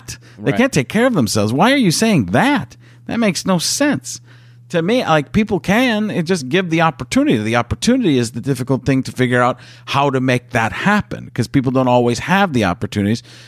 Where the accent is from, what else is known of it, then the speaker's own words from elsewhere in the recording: Midwest, United States; And I grew up in the Midwest. And I know what it's like.